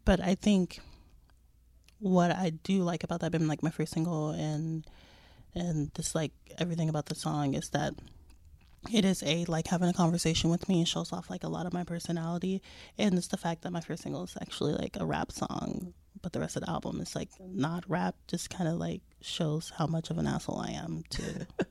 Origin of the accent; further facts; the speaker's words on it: Las Vegas, Nevada, United States; I think, like, growing up in Vegas and, you know, with there not really, you know, being much of a music scene, there aren't scenes in general